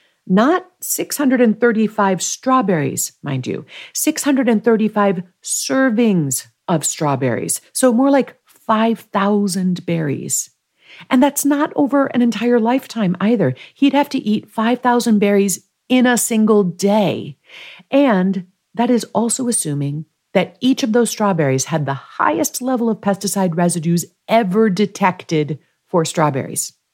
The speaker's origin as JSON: {"language": "English", "region": "Maryland", "country": "United States", "said": "when the strawberries that are grown here in my home state of Maryland start to hit our local farmers market later this season"}